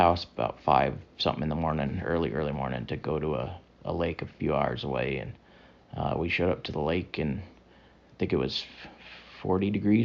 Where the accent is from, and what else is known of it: Alaska, United States; born or raised there